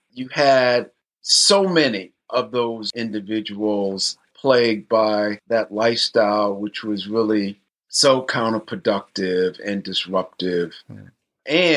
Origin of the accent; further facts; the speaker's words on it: Virginia, United States; also born or lived in Europe / New York; because I grew up in Virginia and then abroad. You know, I lived in Europe for 3 years and then in the suburbs of New York City.